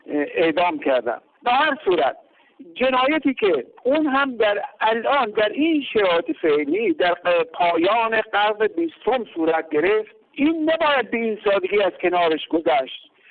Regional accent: Iran; بنده هم به عنوان یک ایرانی، یک دلسوز برای وطنم

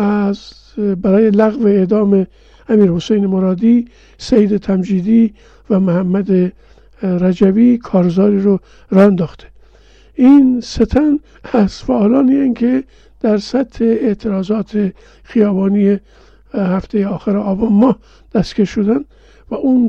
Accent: Langarud, Gilan, Iran; از شهر خودم که درش در واقع موطن من لنگرود یاد میشه

